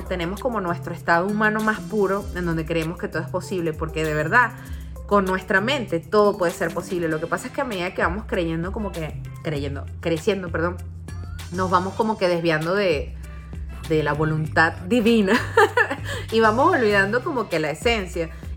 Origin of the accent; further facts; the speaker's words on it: Venezuela; moved away; Y luego que salí de allí, yo sentía que en mi país no estaba mi norte. Yo sentía que debía irme a otro lugar. Justo desde mucho antes de que los venezolanos empezaran a migrar, yo ya sentía que debía marcharme.